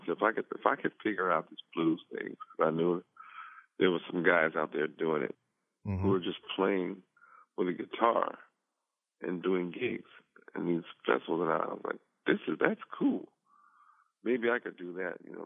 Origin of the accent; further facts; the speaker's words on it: Compton, California, United States; I grew up in Compton, California, between the ages of 7 and 17.